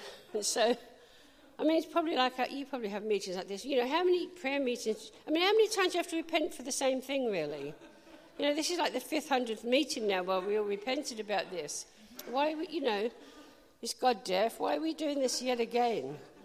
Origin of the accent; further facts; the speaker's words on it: England, United Kingdom; I love that, because I'm English, so I like the words.